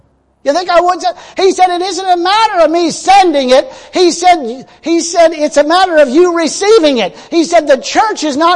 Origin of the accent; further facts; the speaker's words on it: Ireland; I'm Irish. You know, they used to say why God made beer so the Irish wouldn't take over the world. I don't care about being Irish.